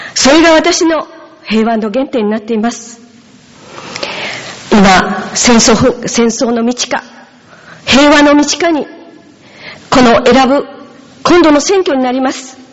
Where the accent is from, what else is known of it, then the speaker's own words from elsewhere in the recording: Kagoshima, Japan; 私は鹿児島で生まれ、 鹿児島で育ちましたが